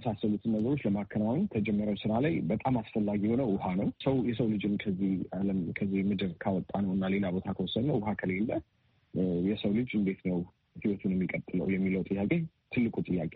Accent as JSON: {"language": "Amharic", "region": "Addis Ababa", "country": "Ethiopia", "tie": "born or raised there", "said": "አዲስ አበባ ነው ተወልጄ ያደግኩት። ተማርኩትም እንዲሁም የመጀመሪያ ደረጃ ትምህርት ቤቴን መካነ ኢየሱስ የሚባል የክርስቲያን ትምህርት ቤት እንዲሁም ሁለተኛ ደረጃ ትምህርቴን ፐብሊክ ትምህርት ቤት ሚኒሊክ የሚባል ትምህርት ቤት ነው የተማርኩት።"}